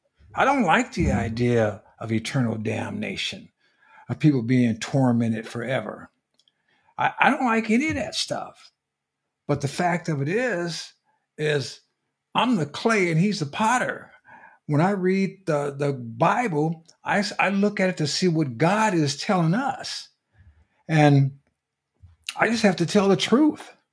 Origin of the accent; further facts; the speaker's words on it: United States; But as an American, as a citizen of this country that I am in, we have two major political parties.